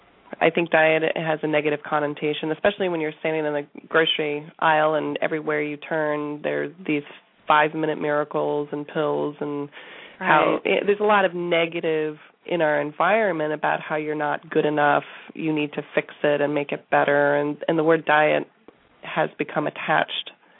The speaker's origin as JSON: {"language": "English", "region": "the South", "country": "United States", "tie": "born or raised there", "said": "you know, I grew up in the South."}